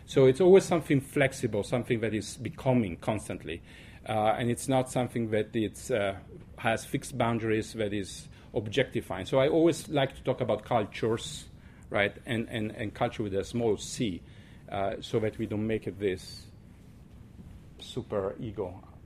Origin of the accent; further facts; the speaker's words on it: Ireland; accent: Irish; not so much to understand if someone is Italian, Muslim, Colombian, or Irish, like in my case with my accent